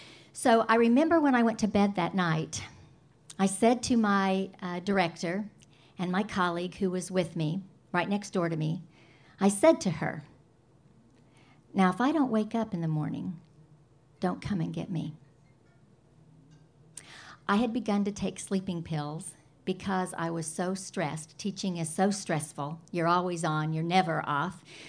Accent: Norman, Oklahoma, United States; I'm from Norman, Oklahoma, and my abstinence date is May 24th, 2012

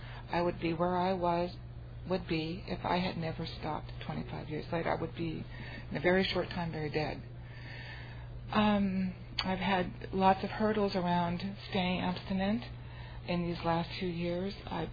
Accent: The Dalles, Oregon, United States; I'm from the Dalles, Oregon, in the beautiful Columbia River Gorge.

